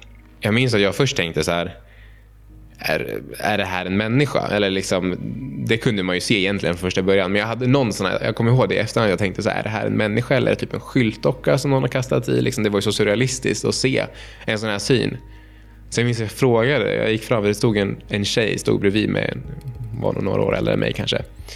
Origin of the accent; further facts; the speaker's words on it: Uppsala, Uppsala County, Sweden; Nej, men jag är uppväxt i centrala Uppsala